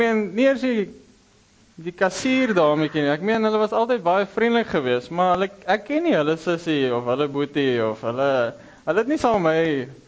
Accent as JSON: {"language": "Afrikaans", "town": "Kimberley", "region": "Northern Cape", "country": "South Africa", "said": "kom nie van Namibia af nie. Ek kom van Kimberley af, die grootste gat in die wêreld, wat in die hande gegrawe is natuurlik."}